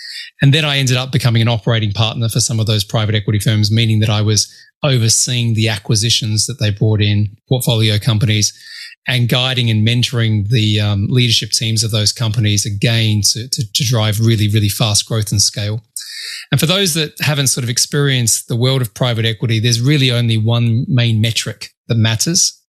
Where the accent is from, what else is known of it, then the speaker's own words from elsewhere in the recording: Sydney, New South Wales, Australia; I grew up in Sydney, Australia